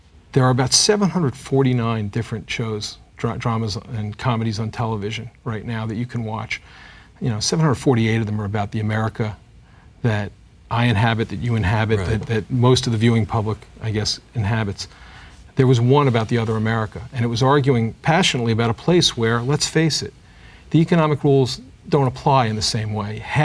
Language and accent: English; United States; I live in Baltimore and I'm an American